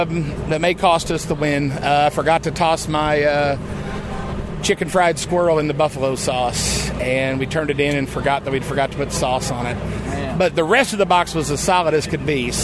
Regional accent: Kansas City, Missouri, United States; Kansas City, Missouri.

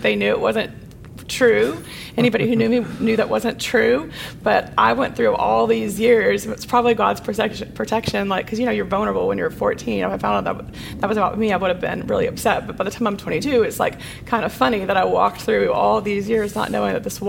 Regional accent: Round Rock, Texas, United States; also born or lived in Weatherford; So when I moved from Round Rock, Texas, I was a cheerleader in Round Rock on the A team, and that was a big deal, and I loved it. It was my life. And then when I moved to Weatherford, Texas

